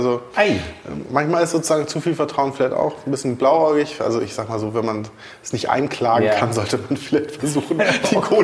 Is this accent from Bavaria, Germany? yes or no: no; Hamburg, Germany; born there; als echter geborener Hamburger